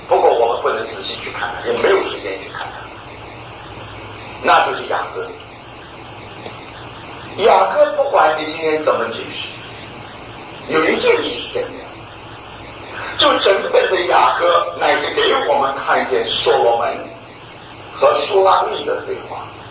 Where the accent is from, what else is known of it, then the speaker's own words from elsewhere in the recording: China; 我们中国人虽然不懂得希伯来文，